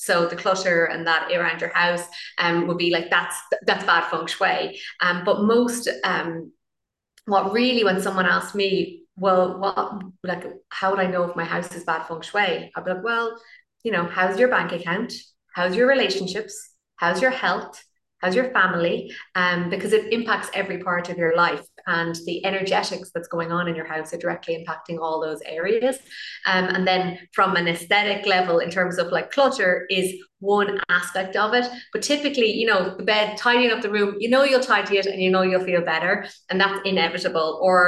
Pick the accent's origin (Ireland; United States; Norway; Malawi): Ireland; Galway, Connacht; Believe it or not, you know, I grew up in Galway.